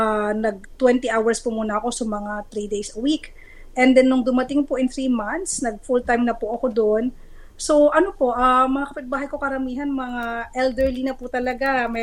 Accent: Central Luzon, Philippines; moved away as an adult; now in Australia; kasi taga Zambales po ako sa Pilipinas.

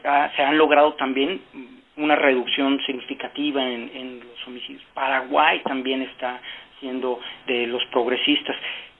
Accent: Mexico; y de hecho yo soy mexicano, entonces he estado de hecho haciendo varios estudios sobre el caso mexicano

